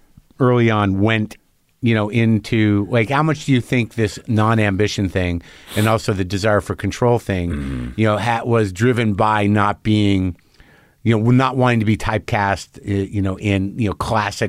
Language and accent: English; New Mexico, United States; No, but I grew up in New Mexico, and he's up in Santa Fe